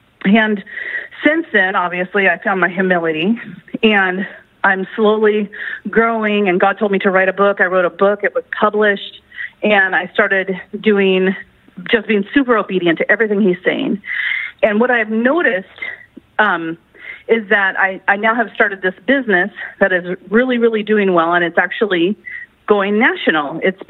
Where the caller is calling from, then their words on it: Eagle River, Alaska, United States; I'm calling from Eagle River.